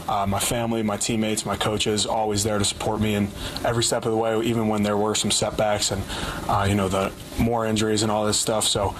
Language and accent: English; Midwest, United States; You know, growing up in the Midwest, always was a Big Ten fan.